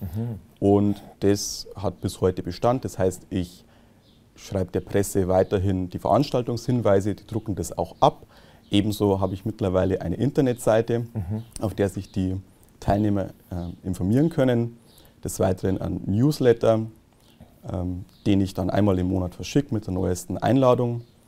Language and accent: German; Bavaria, Germany; Nandlstadt liegt im Landkreis Freising, das ist hier nördlich von München, in der Nähe vom Münchner Flughafen. Kleiner Ort, mein Heimatort.